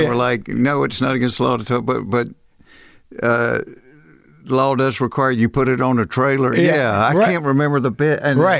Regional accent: Atlanta, Georgia, United States; I grew up in Atlanta.

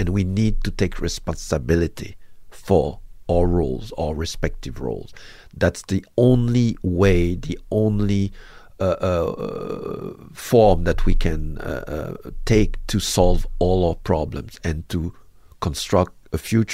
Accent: Haiti; So I grew up even in Haiti, from 4 to 8, watching American film.

